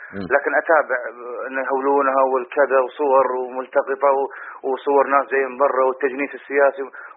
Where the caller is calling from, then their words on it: Manama, Capital Governorate, Bahrain; وانا جاي من البحرين ومن المنامة